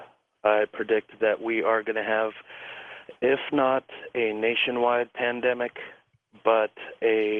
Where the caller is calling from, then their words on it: Pueblo, Colorado, United States; I am calling from Little Steel City, also known as … in Pueblo.